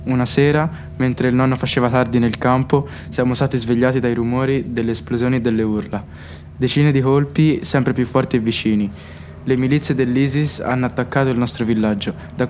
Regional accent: Burkina Faso; Siamo originari di un villaggio nel nord-est del Burkina Faso.

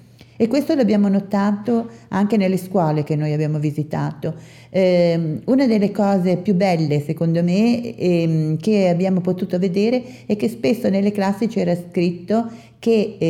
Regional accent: Genoa, Liguria, Italy; per noi che veniamo da Genova in particolare, dove siamo abbastanza vecchi

